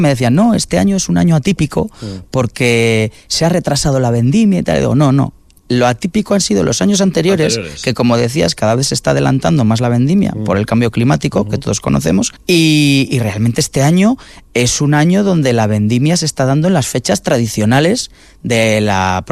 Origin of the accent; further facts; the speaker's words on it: Morella, Valencian Community, Spain; Yo soy natural de Morella